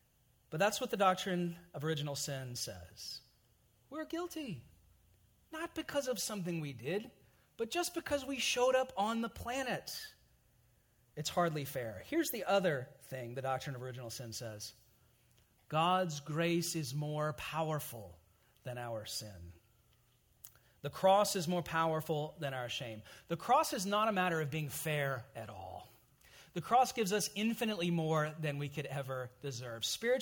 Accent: Charlotte, North Carolina, United States; Charlotte, North Carolina is my home state, home largest city. I've lived there. A lot of my closest friends are there.

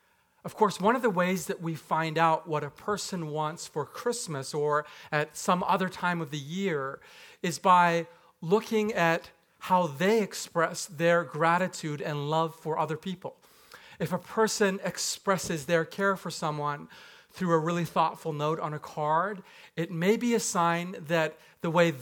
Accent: Vancouver, British Columbia, Canada; also born or lived in Japan / New York City / England; I'm originally from Japan, but I'm really from Vancouver via New York City and England.

